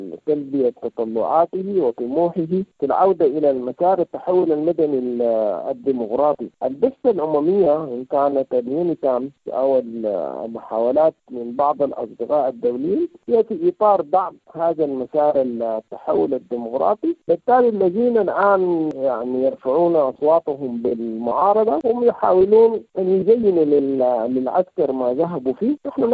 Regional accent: Sudan; في بلدنا السودان

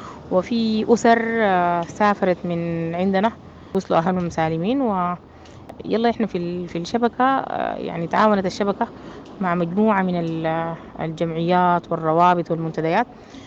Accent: Sudan; ودي طبعا زادة يعني إحنا من قيمنا كسودانيين.

